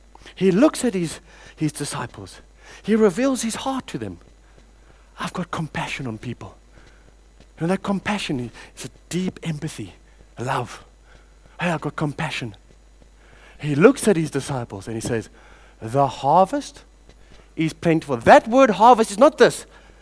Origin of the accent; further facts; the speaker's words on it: Cape Town, Western Cape, South Africa; I come from Cape Town.